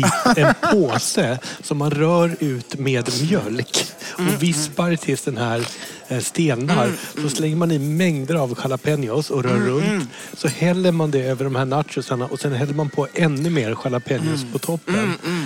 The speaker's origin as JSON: {"language": "Swedish", "town": "Gothenburg", "region": "Västra Götaland County", "country": "Sweden", "tie": "born or raised there", "said": "när jag växte upp i Göteborg på Avenyn"}